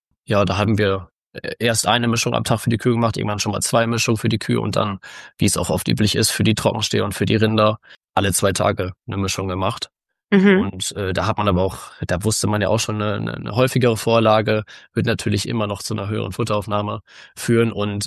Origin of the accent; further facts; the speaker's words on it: North Rhine-Westphalia, Germany; ich komme aus dem Münsterland, aus dem Kreis Borken. Ja, bin auf dem elterlichen Betrieb aufgewachsen